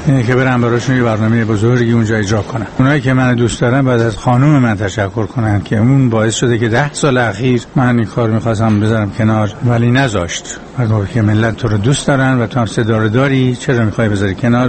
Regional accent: Iran

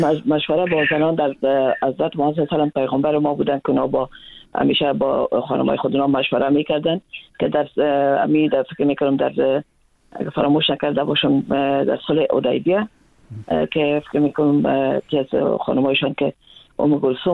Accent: Afghanistan; من خودم از یک منطقه پشتون نشین افغانستان هستم.

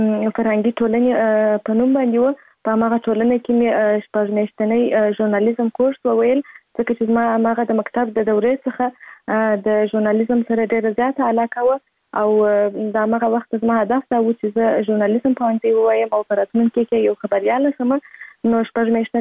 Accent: Kandahar, Afghanistan; born there; زه په کندهار ولایت کې زیږیدلی یم او اوس فعلا هم په کندهار ولایت کې اوسېږم.

